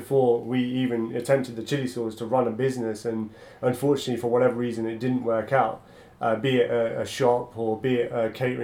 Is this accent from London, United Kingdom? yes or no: yes; Newham, London, United Kingdom; you know, Newham. And I was born here, raised here. All my brothers were, you know, we were born and raised in Newham.